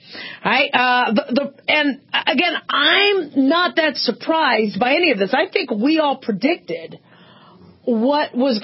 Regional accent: Phoenix, Arizona, United States; also born or lived in Scottsdale / Los Angeles; I grew up in Phoenix. I grew up in Scottsdale and Phoenix and I'm Las Vegas, and I was born in L.A.

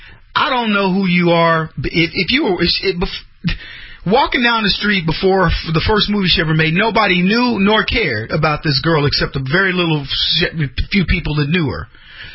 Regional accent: United States; this was the proudest day for me as an American

